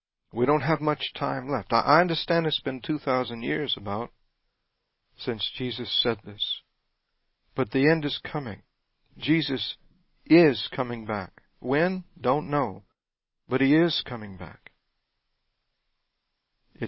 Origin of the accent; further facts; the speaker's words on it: Louisiana, United States; hey, I'm a Cajun from South Louisiana, I love a good crawfish boil.